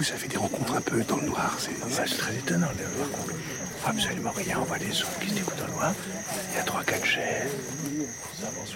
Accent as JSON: {"language": "French", "country": "France", "said": "Je suis de France."}